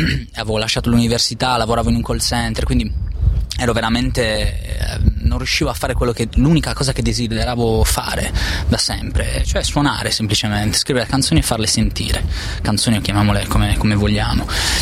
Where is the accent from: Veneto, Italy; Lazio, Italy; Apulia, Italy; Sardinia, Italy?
Sardinia, Italy; Buggerru; now in Bologna, Italy; Io sono di Bugerro.